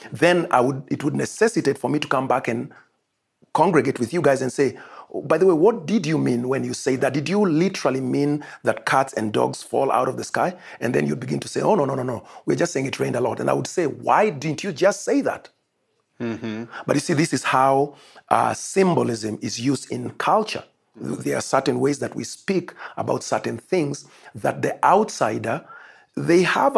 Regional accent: Kenya; But I am here, and I originate from Africa. I come from Kenya, as we have discussed.

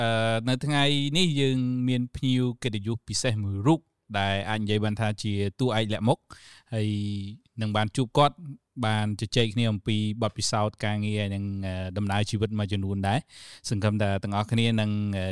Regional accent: Siem Reap, Cambodia; ខ្ញុំមកពីសៀមរាបដែរ

